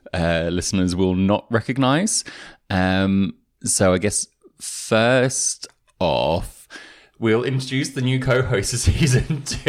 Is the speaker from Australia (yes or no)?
no; London, United Kingdom; I was born and raised in London.